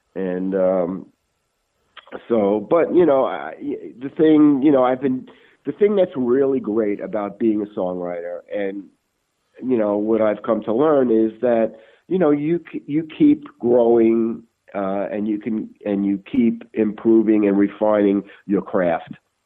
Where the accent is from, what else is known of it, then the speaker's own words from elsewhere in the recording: Brooklyn, New York, United States; I was a kid growing up in Brooklyn.